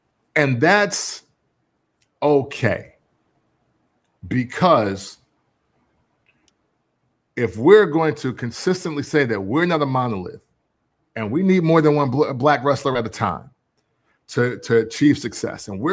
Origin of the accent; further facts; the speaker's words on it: Freeport, Illinois, United States; And I'm from Freeport, Illinois.